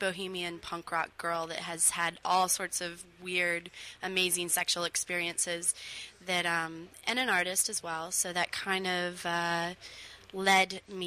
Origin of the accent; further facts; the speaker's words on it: Baltimore, Maryland, United States; also born or lived in England / Washington, D.C.; now in Los Angeles, United States; I am not from L.A. I'm from the East Coast. Born in England, moved to the East Coast. Baltimore, D.C. is kind of where I grew up.